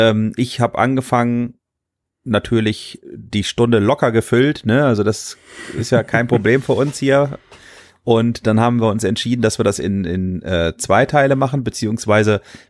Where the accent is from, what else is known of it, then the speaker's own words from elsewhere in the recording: Germany; bei uns im Teutoburger Wald, also da, wo ich herkomme